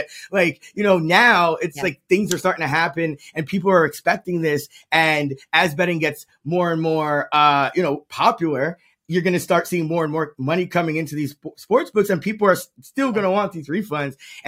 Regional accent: New York City, New York, United States; I mean, just, you know, coming from New York, I'm from the Bronx, New York.

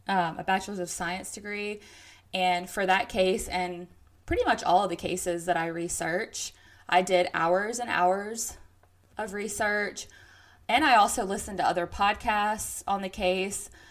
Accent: the South, United States; accent: Southern; maybe it's my Southern accent.

